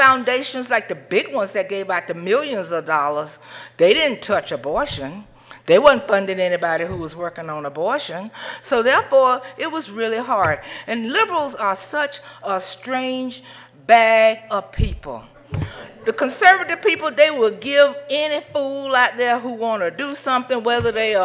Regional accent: the South, United States; because I grew up in the South where we were taught in black families racial pride.

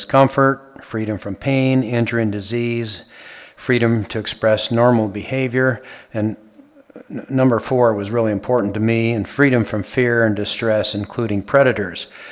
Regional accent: Thornton, Iowa, United States; I'm from Thornton, Iowa, and for many years I've been raising outdoor pigs.

